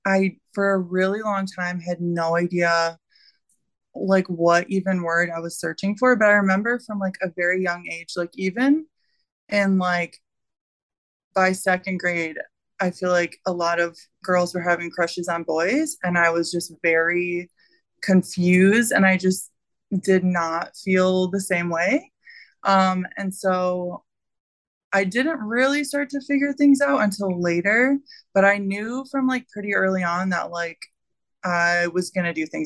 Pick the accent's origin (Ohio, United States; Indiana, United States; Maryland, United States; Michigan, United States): Michigan, United States; Commerce Township; I was born in Michigan. I think it's Commerce Township, so downstate. I'm a troll.